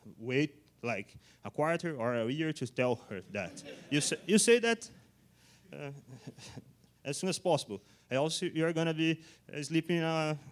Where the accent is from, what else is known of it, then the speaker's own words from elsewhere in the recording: Brazil; English is a second language; Okay, I'm from Brazil, so sorry about some mistakes in language and stuff like that.